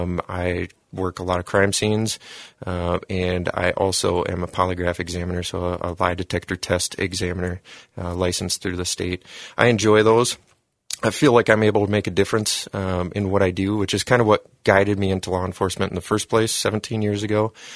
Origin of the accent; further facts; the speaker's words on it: Sioux Falls, South Dakota, United States; I was a SDSU student. I grew up in Sioux Falls, came up here for college